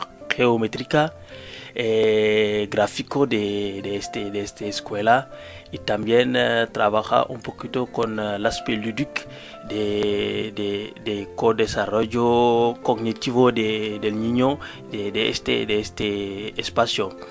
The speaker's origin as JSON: {"language": "Spanish", "town": "Linguère", "region": "Louga", "country": "Senegal", "second_language": "Spanish", "said": "soy de Linguère. Es el centro este de Senegal."}